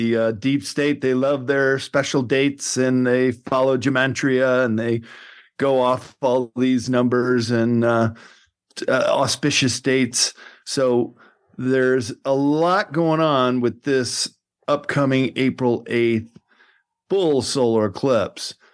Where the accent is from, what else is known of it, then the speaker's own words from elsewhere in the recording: Chicago, Illinois, United States; I remember as a kid, Mel, when I grew up in the Chicago area